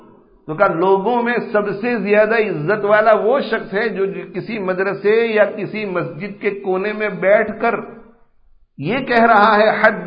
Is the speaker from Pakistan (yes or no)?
yes; Bhuriya, Punjab, Pakistan; میں بھوریا گاؤں میں پیدا ہوا, بھوریا گاؤں, ہمارے گجرات سے تعلق رکھنے والے, ہمارے علاقے سے تعلق رکھنے والے بھی اکثر لوگ نہیں جانتے کہ بھوریا ہے کہاں